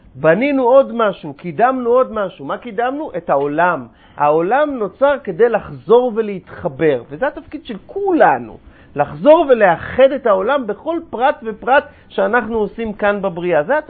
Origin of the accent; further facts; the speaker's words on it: United States; Hebrew is a second language; moved away as an adult; now in Israel; אני באתי מארצות הברית לפני כמה שנים